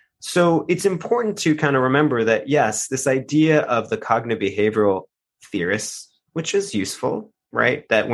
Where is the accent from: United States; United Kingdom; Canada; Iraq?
United Kingdom; England; You know, as English people, we know we love that ambiguity.